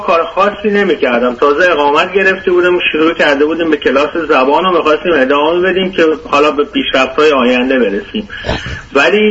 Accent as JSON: {"language": "Persian", "country": "Iran", "moved": "as an adult", "lives_now": "Europe", "said": "ما بعد از به دنیا اومدن این بچه از ایران خارج شدیم، اومدیم بیرون توی اروپا و شروع کردیم به زندگی کردن."}